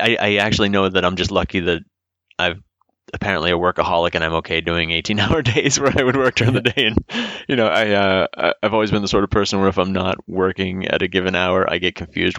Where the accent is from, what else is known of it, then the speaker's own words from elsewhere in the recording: Boston, Massachusetts, United States; And I'm from Boston originally, so Boston's my hometown show.